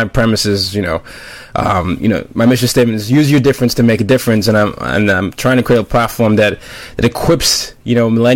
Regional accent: Nigeria; I'm Nigerian, and I ended up growing up in multiple countries, five different countries.

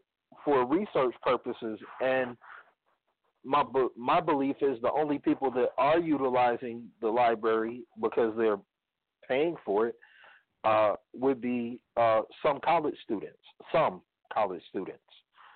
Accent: New York, United States; No, I didn't live in Pennsylvania. I'm from New York. I've been to Philly.

